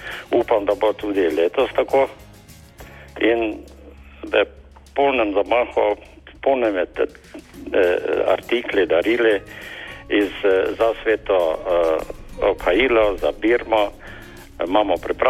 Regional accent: Kosovo; prihajam z Kosovega

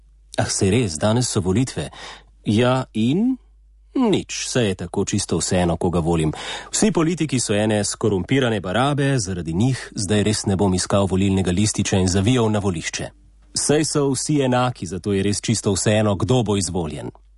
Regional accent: Ljubljana, Central Slovenia, Slovenia; born there; Kot rojen Ljubljančan sem tudi sam vesel

